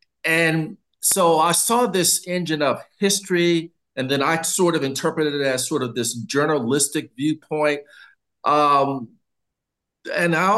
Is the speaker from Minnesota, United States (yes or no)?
no; New Orleans, Louisiana, United States; and I'm from New Orleans, and I didn't know this story